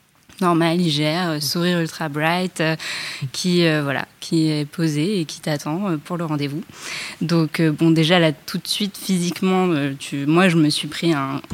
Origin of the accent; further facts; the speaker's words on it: Paris, Île-de-France, France; j'ai 30 ans, je vis en banlieue, je suis parisienne